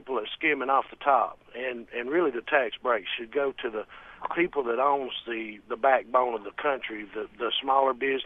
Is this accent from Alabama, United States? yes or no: yes; Alabama, United States; Yes, sir. I'm actually from Alabama, but I'm delivering up here. I'm a truck driver.